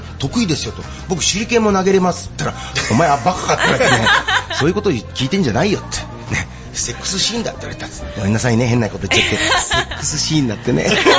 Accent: Kyoto, Japan; born there; 京都生まれの上品育ち。

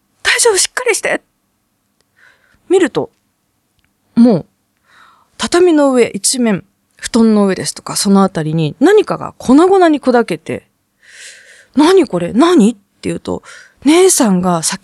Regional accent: Nagano, Japan; born there; 長野で生まれたんですけども、苗字自体、 … は北海道、うん、なんですよ。

